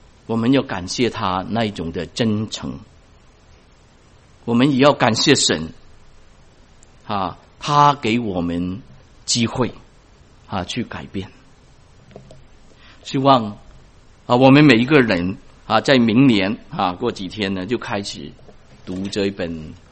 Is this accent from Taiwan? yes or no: no; China; 就好像我们中国人有一句话哈、啊、水过鸭背